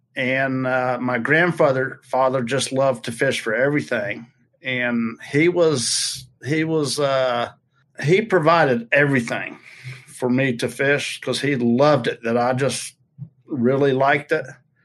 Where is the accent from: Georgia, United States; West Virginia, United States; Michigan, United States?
Georgia, United States; Augusta; we probably fished there once or twice a week when I was growing up in Augusta.